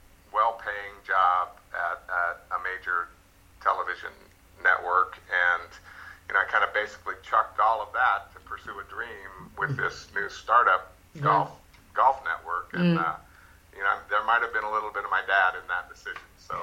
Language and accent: English; Reno, Nevada, United States; when I was a 16-year-old kid growing up in Reno, Nevada.